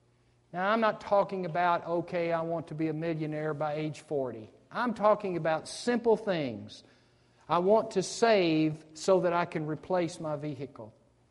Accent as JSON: {"language": "English", "country": "United States", "tie": "born or raised there", "said": "I grew up on the Tennessee River, and there's a series of dams on that river, and they generate electric power"}